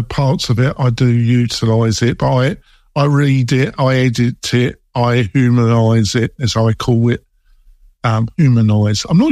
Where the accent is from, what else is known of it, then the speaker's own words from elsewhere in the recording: England, United Kingdom; Yes, I am very English.